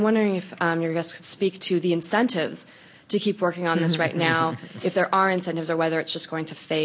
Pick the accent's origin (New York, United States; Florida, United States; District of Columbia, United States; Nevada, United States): District of Columbia, United States; Washington; I'm from Washington, D.C.